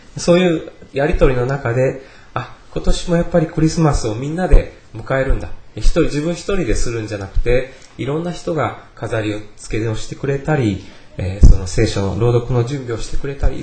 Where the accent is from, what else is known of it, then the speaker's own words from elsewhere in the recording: Osaka, Japan; born there; 大阪で生まれたからかどうか分かりませんけれども、基本的に行列が嫌いな私です。